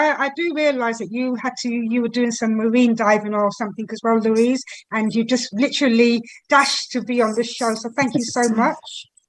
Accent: England, United Kingdom; born there; also born or lived in Barbados; my mom is from Barbados and my dad's from Jamaica. So my roots are very much Caribbean, but I was born in England and I've lived in Barbados for quite a number of years.

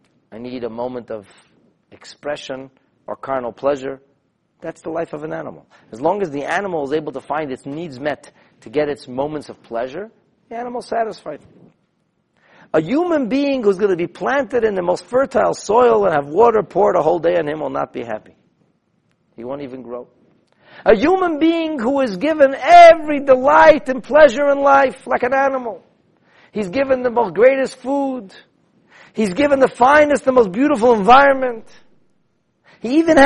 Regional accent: United States; I'm American, originally. So I learned this as a kid.

